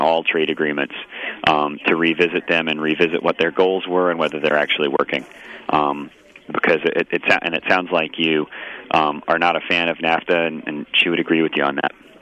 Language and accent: English; Georgia, United States; now in New York, United States; I'm from Georgia and live in New York now.